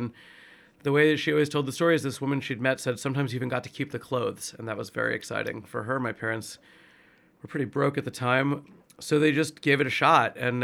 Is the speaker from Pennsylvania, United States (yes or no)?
no; North Miami Beach, Florida, United States; born there; I was born in North Miami Beach, you know, part of South Florida